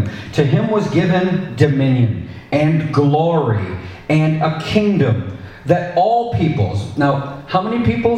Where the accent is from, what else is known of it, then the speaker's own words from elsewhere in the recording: Canada; I'm French Canadian myself